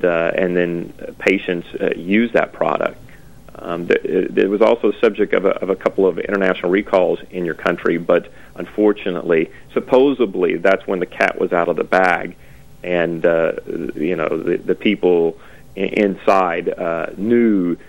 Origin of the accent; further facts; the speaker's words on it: United States; I'm an American, I mean from the States, but I'm also a North American.